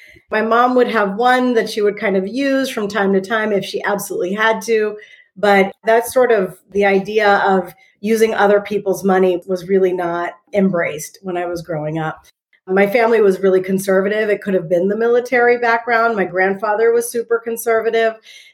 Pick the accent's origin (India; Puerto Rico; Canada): Puerto Rico; also born or lived in Germany; now in United States; I am the only daughter of a single Puerto Rican mother. And I was born in Germany. I come from a military family. And when I was about 5 years old, we moved back to Puerto Rico.